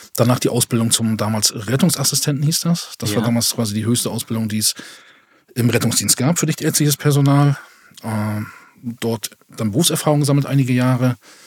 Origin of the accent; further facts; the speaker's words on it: Güstrow, Mecklenburg-Vorpommern, Germany; also born or lived in Rostock; Ich bin gebürtiger Güstrower, hier geboren, aufgewachsen, kurz mal in Rostock, mittlerweile aber seit Jahren wieder hier.